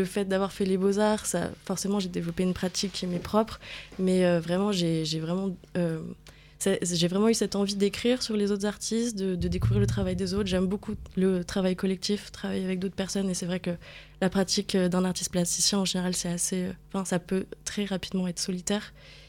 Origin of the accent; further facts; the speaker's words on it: London, United Kingdom; moved away as an adult; now in Marseille, France; J'ai grandi à Londres et je suis arrivée à Marseille pour faire mes études aux Beaux-Arts, donc en 2019.